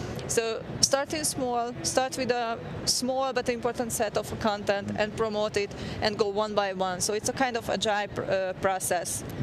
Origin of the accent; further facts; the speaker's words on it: Hungary; English is a second language; I'm from Hungary, and I've been working with SharePoint for like 12 years